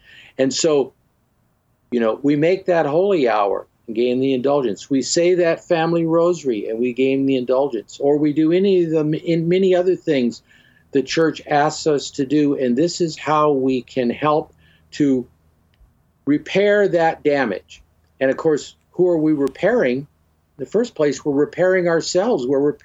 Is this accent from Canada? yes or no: yes; Canada; You know, you're in Canada, I'm from Canada.